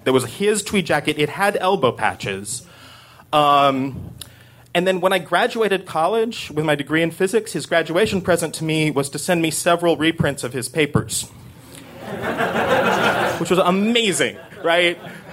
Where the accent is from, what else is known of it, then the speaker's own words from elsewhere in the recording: Corvallis, Oregon, United States; And I grew up in Corvallis, Oregon, which is like the pro.